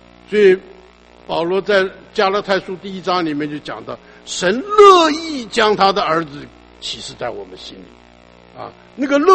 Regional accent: China; 我们中国人呢，在这些方面有的很多时候古礼，他们是很有礼貌的啊。

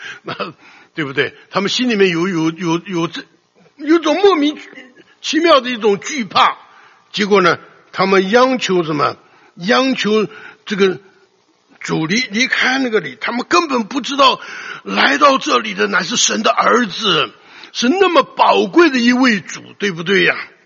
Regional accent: Taiwan; 我以前刚刚出来侍奉主，因为我年纪轻啊，我小的时候在台湾呢

